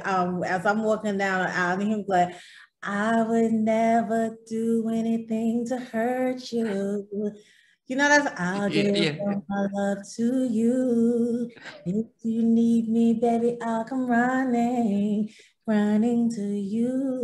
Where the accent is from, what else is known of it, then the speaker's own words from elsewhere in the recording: New York City, New York, United States; And it's so funny because I'm from New York, and my sister lived in the same projects as Teddy.